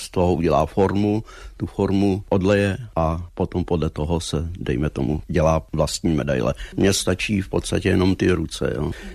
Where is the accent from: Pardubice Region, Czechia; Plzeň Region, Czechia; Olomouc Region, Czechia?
Plzeň Region, Czechia; Plzeň; Jsem rodák z Hálkovky, teda z jižního předměstí.